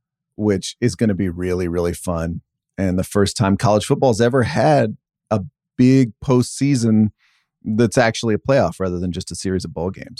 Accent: Fort Worth, Texas, United States; I was growing up in Fort Worth thinking of Gainesville and Oxford and Tuscaloosa.

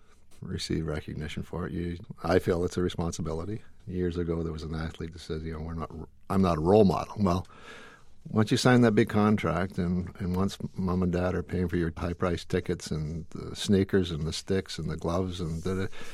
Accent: Canada; growing up in Canada

